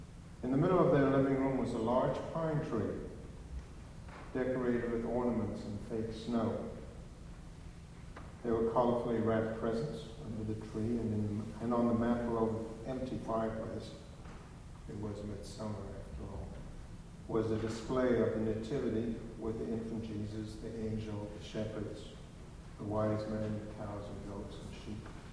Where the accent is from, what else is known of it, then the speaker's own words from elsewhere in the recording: South Africa; I grew up in South Africa, in the Southern Hemisphere, half a world away.